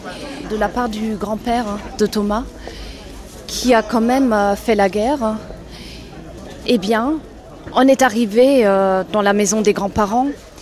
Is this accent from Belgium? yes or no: no; Germany; je ne pouvais quand même pas changer le fait que je suis allemande.